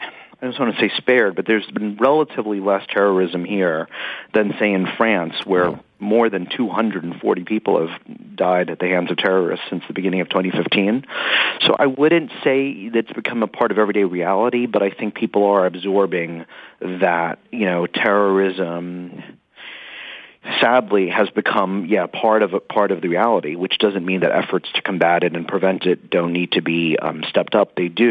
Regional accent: United States; As an American, I liken it to, you know, Chicago

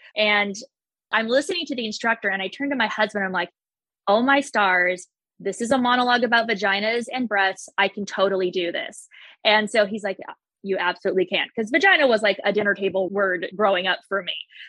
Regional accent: Las Vegas, Nevada, United States; Although I did grow up in a house of showgirls because I grew up in Vegas.

